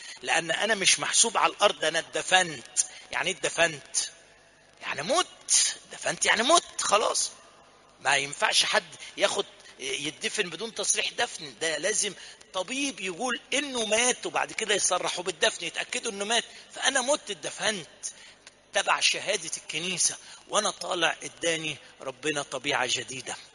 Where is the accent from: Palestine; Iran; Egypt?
Egypt; Upper Egypt; لو انت مش عارفها تجي تعالى عندنا في الصعيد اوريها لك